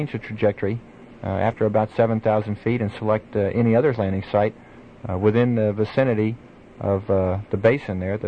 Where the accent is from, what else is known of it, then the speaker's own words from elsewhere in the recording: San Antonio, Texas, United States; born there; Well, I was born in San Antonio, Texas.